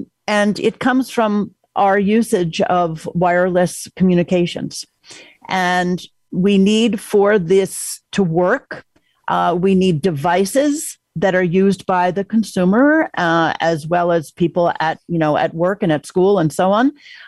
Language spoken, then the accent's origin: English; Port Washington, New York, United States; We started by getting Port Washington, which is my hometown